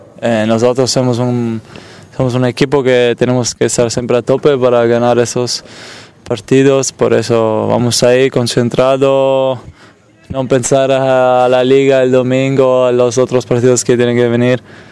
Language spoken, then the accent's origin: Spanish; Italy; Spanish is a second language; para nosotros que somos italianos una cosa muy, muy triste